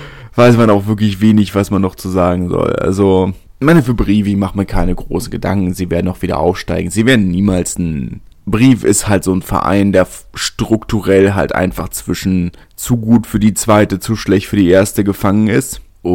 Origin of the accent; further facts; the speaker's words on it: Berlin, Germany; ich bin Berliner.